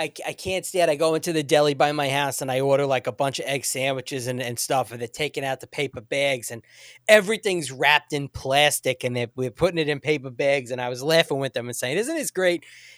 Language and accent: English; Uniondale, New York, United States; I grew up in a predominantly black neighborhood. I grew up in Uniondale, New York, right on the border of Roosevelt and Hempstead. I was the only white kid in my neighborhood.